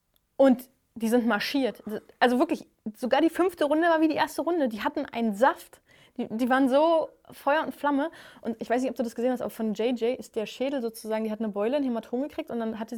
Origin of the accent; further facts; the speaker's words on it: East Germany, Germany; born there; Und wir haben ja als DDR-Sportler, ich bin ja auch in der DDR geboren, genauso wie